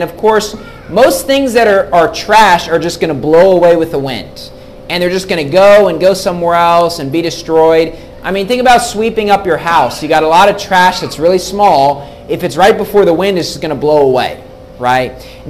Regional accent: West Virginia, United States; also born or lived in Pennsylvania, United States; Now, I grew up in West Virginia in the United States, and during the wintertime, you have a lot of snow.

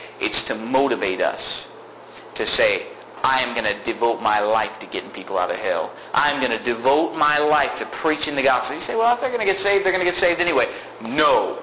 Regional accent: Sacramento, California, United States; Look, I'm from Sacramento, California. It gets pretty hot.

